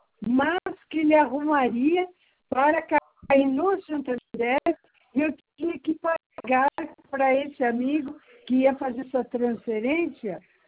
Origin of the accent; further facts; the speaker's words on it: Piracicaba, São Paulo, Brazil; O sino da igreja que eu sou de Piracicaba está batendo para confirmar que eu não estou mentindo.